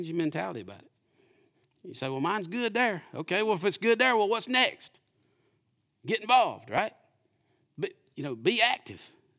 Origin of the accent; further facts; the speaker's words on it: United States; born there; I was born in the United States. That's a blessing, y'all.